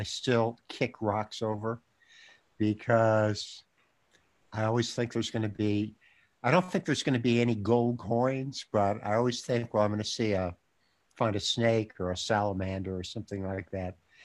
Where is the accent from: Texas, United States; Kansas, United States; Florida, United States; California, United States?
Florida, United States; I've been doing these outlines of short fictional stories that I would like to write based on growing up in South Florida when I did civil rights, the Cuban Missile Crisis, terrible racism, but wonderful people.